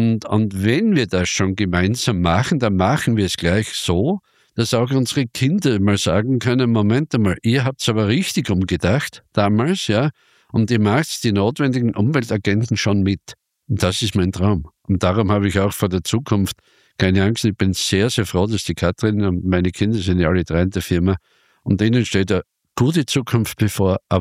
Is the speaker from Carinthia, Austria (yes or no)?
no; Styria, Austria; Bei uns in der Steiermark ist es so, dass wir in den letzten Jahren oder letzten Jahrzehnten extrem mit Spätfrösten zu kämpfen haben.